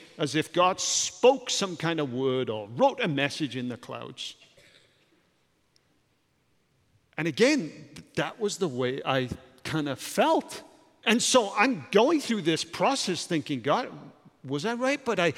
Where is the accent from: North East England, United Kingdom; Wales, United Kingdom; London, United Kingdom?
Wales, United Kingdom; I grew up in Wales.